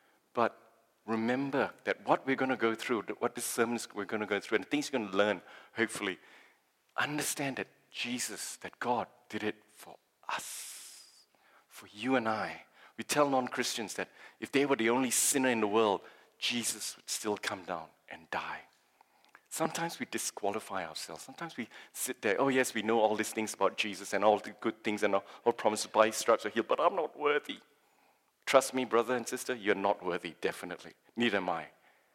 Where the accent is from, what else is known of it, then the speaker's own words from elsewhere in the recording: Malaysia; I grew up in Malaysia, and you go to shopping centers